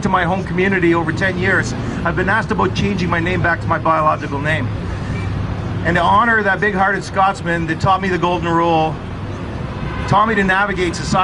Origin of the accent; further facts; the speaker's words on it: Canada; I'm from the Om Janang First Nation, and I'm a survivor of the 60s scoop.